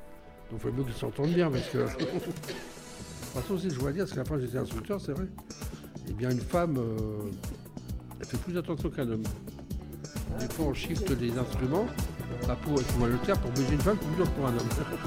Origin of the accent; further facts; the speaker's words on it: France; Vous savez, je suis français, mais des fois, j'ai honte.